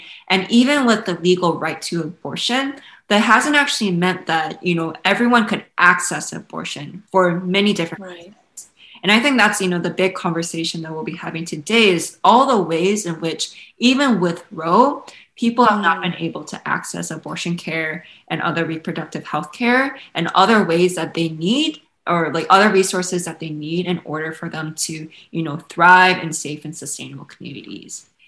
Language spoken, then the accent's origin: English; Chicago, Illinois, United States; you know, Black women in Chicago, which is something that I really love talking about, being that I'm from Chicago.